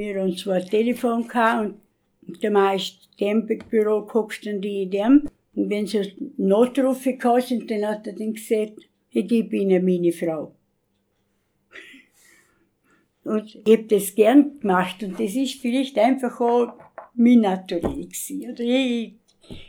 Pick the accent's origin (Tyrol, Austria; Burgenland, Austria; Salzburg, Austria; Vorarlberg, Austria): Vorarlberg, Austria; now in Rankweil, Austria; Ich komme aus dem Bregenzer Wald. Und meine Heimat ist schon der Bregenzer Wald, oder? Aber Rankweil ist es natürlich.